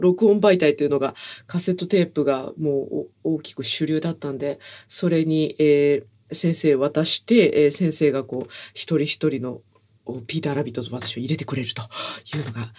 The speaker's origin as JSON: {"language": "Japanese", "region": "Kinki", "country": "Japan", "said": "私たち、近畿の人間にとっては毎週深夜に聞いてたな"}